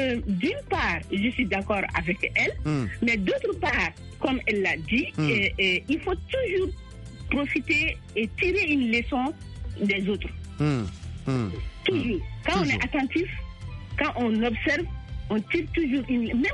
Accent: Mali; chez nous, au Mali

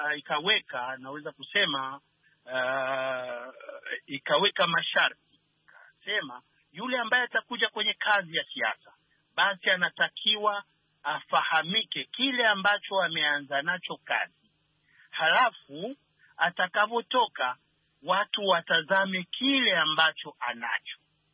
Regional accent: Burundi; hasa nikitazama kule kwetu nchini Burundi

